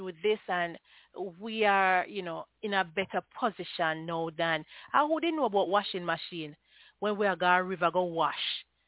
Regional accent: Jamaica; well, I come from Jamaica, and I know when I come rich.

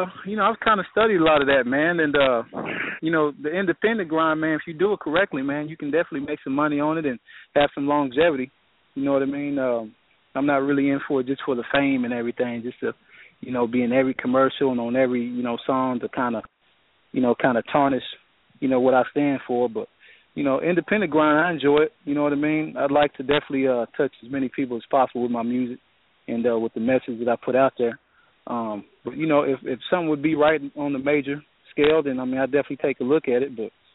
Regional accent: Oklahoma, United States; you know, I'm from Oklahoma, man, and I know when you think of hip hop, you don't necessarily think of Oklahoma.

